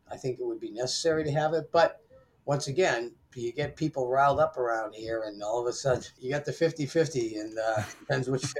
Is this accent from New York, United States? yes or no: no; Falmouth, Maine, United States; Actually, I grew up in Maine, in Falmouth, Maine, right outside of Portland.